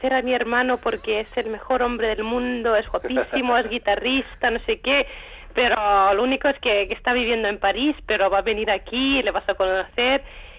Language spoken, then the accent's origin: Spanish; Reykjavik, Capital Region, Iceland; also born or lived in London, United Kingdom; Yo estudié canto en Reykjavik, en mi ciudad natal en Islandia